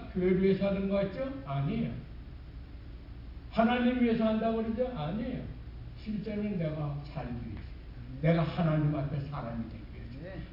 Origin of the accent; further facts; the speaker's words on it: South Korea; now in United States; 우리는 한국 사람이 미국 와서 살고 있죠?